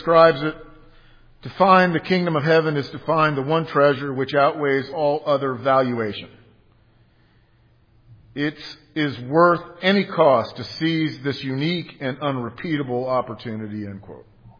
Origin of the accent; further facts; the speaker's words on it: Florida, United States; Growing up in South Florida, I remember vividly the discovery of the Nuestra Senora de Atocha, or Our Lady of Atocha.